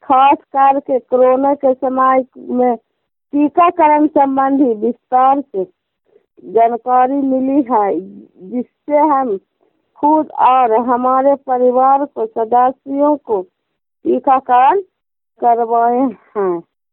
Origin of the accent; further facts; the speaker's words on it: Badi Gosi, Bihar, India; ग्राम बड़ी गोसी, प्रखंड हिलसा, जिला ललंदा के रहने वाली हूँ।